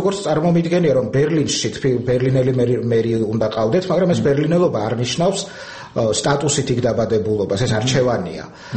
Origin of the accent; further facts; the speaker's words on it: Poti, Samegrelo-Zemo Svaneti, Georgia; now in Tbilisi, Georgia; მე ფოთიდან ჩამოვედი და ჩავარ თეატრალურ ინსტიტუტში 90-იან წლებში.